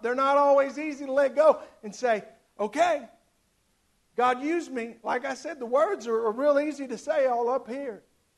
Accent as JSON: {"language": "English", "town": "Fort Worth", "region": "Texas", "country": "United States", "tie": "born or raised there", "said": "And I'm from Texas. I'm proud to be a Texan. I'm proud that my mom and dad lived here all my life. That we've lived in Fort Worth all my life."}